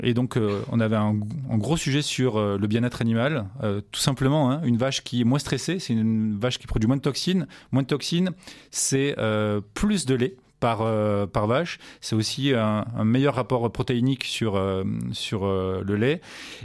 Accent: Marseille, Provence-Alpes-Côte d'Azur, France; also born or lived in Paris; Donc moi je suis marseillais déjà, et même si j'ai vécu longtemps à l'étranger et à Paris ces dernières années, mais je viens de rentrer à Marseille.

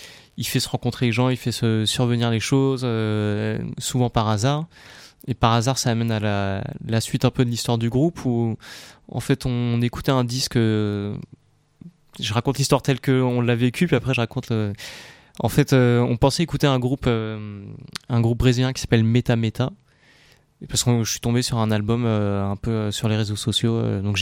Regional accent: Paris, Île-de-France, France; donc on est plutôt de Paris. Paris, Montreuil, par là.

